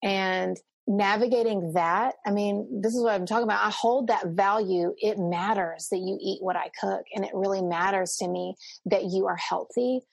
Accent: the South, United States; I'm Southerner, so we say ma'am and sir, but just a kind of deference that this person deserves respect. And that might be particular to Southerners

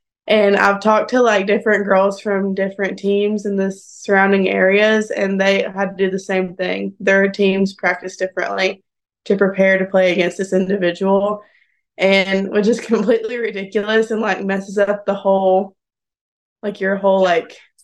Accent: Murphy, North Carolina, United States; Okay, so I'm from Murphy, North Carolina.

